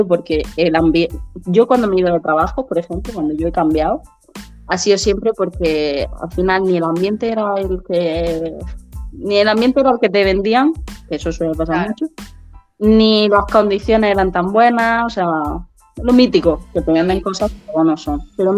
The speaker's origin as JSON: {"language": "Spanish", "town": "Almería", "region": "Andalusia", "country": "Spain", "moved": "yes", "lives_now": "Madrid, Spain", "said": "Yo soy de Almería. Entonces, yo vivo aquí en Madrid, yo llevo 11 años"}